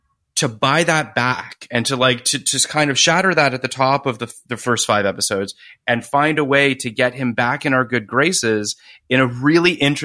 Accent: Canada; I am Canadian like Scott Speedman

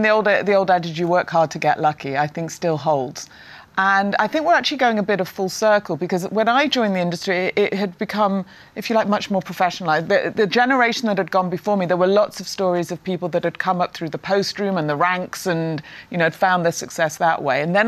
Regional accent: Prestwich, North West England, United Kingdom; I grew up in the north of England, in Prestwich, Manchester.

